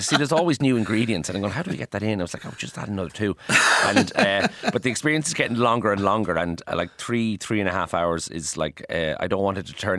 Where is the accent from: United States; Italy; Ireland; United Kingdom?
Ireland; Maynooth, Kildare; I grew up in Maynooth, like eating Rice Krispies and Cocoa Pops.